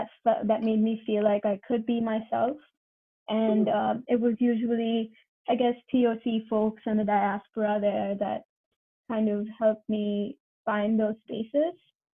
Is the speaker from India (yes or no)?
yes; central India, India; I was born and brought up in central India, and I wouldn't be able to say exactly how it went down because I wasn't fully out until I was 16 or 17 to myself even.